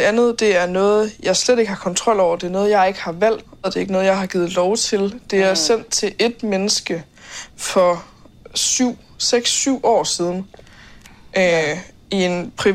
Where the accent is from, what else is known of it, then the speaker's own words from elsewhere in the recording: Skive, Central Denmark Region, Denmark; Altså her, hvor jeg kommer fra i Skive